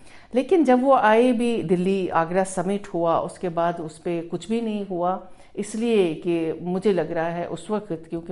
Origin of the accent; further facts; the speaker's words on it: Jammu and Kashmir, India; जो जम्मू कश्मीर का मसला हम समझ रहे, क्योंकि मैं वहाँ से हूँ